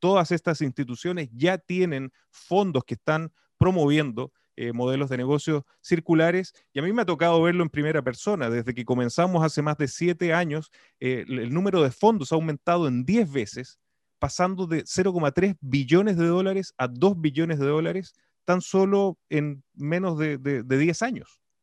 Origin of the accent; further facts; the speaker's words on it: Chile; Tenemos que verlo como latinoamericanos, como chilenos